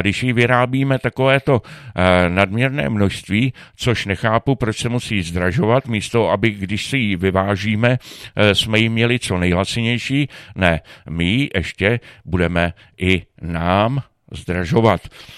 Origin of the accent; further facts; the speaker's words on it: Aš, Karlovy Vary Region, Czechia; Já jsem, jak už jsem zmínil, jsem vyrůstal v Aši.